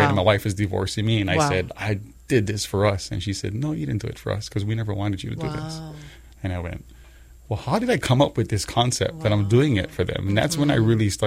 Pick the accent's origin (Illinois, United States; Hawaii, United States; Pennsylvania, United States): Hawaii, United States; Waianae; I have always had opportunities to be involved in illegal activities growing up in Waianae.